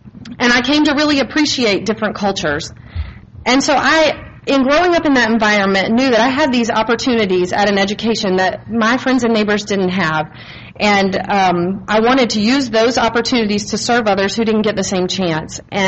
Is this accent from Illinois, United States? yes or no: no; Durham, North Carolina, United States; I grew up in Durham. I learned to love the Lord at home. My dad works for the Navigators at Duke.